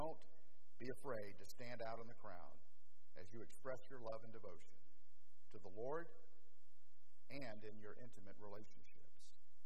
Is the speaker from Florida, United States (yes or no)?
yes; Orlando, Florida, United States; You know, growing up in Orlando, I used to travel back and forth to the beach.